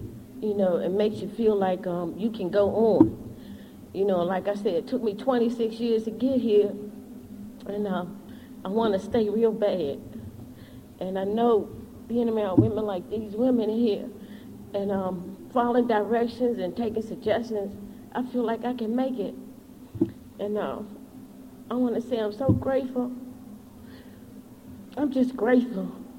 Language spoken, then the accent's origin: English; Fairfax, Virginia, United States; I'm an addict from Fairfax, Virginia.